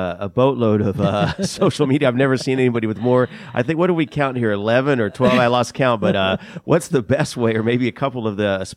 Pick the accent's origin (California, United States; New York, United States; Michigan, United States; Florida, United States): Florida, United States; Miami; born there; also born or lived in Virginia Beach; I was born in Miami, lived in Virginia Beach, and now I'm here. That's pretty much my whole story.